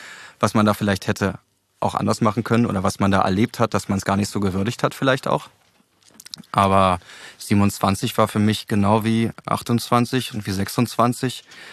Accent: Berlin, Germany; born there; Ich bin geboren in Charlottenburg-Wilmersdorf im Martin-Luther-Krankenhaus an einem Mittwoch.

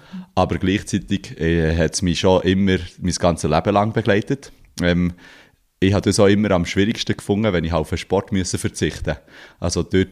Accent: Bern, Switzerland; Ich bin als ganz einfacher Bauernsohn aufgewachsen im Emmental.

